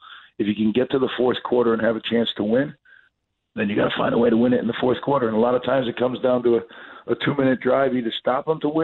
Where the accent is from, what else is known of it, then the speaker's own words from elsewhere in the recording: New Jersey, United States; I grew up in New Jersey. I always thought that New Jersey and Rutgers deserve to have a championship program